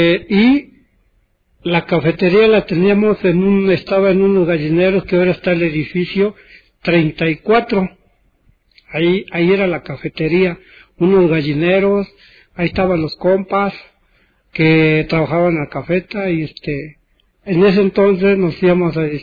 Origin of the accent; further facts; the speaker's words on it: Córdoba, Veracruz, Mexico; yo soy de Córdoba, Veracruz, del estado de Veracruz